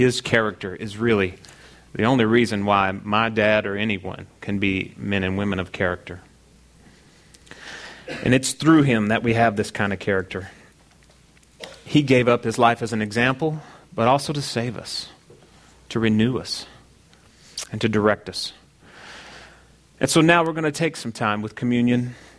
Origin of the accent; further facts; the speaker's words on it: Kentucky, United States; I grew up in Kentucky